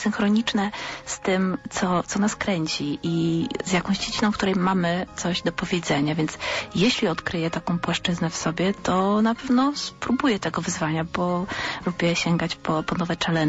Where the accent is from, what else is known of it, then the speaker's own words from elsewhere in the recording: Greater Poland Voivodeship, Poland; inna miejscowość osadzona w Wielkopolsce, w którą uwielbiam, w której się wychowałam, w której spędziłam dużą część swojego dzieciństwa